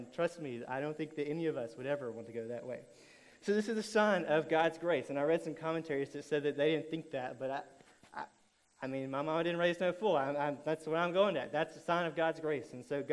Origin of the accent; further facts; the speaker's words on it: Alabama, United States; I grew up in Alabama, and Alabama and Mississippi and Arkansas and several other of the far less great southern states compete quite often to be the last in education.